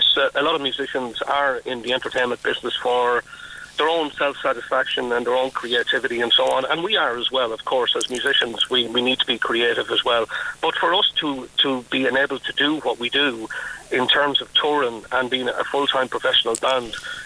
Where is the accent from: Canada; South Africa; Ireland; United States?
Ireland; Wexford, Leinster; we're introduced as a Kildare band, even though I'm from Wexford.